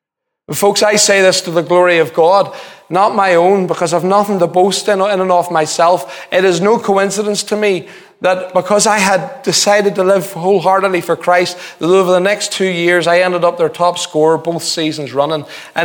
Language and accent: English; Belfast, Northern Ireland, United Kingdom; He said, "Where are you from?" I says, "East Belfast."